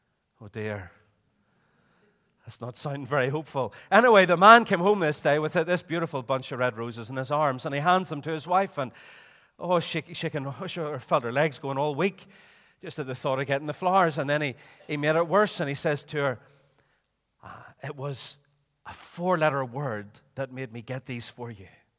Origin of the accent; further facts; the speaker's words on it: Belfast, Northern Ireland, United Kingdom; I'm from Belfast, and I look upon my home city with great sadness today